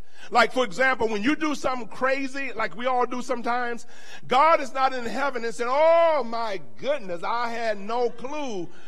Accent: Deep South, United States; particularly because our ancestry is in the Deep South, I'm from the Deep South

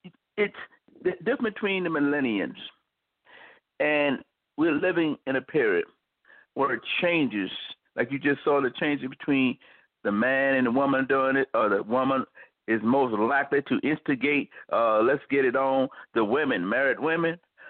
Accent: the South, United States; I was kind of a little shocked there by me growing up in the South

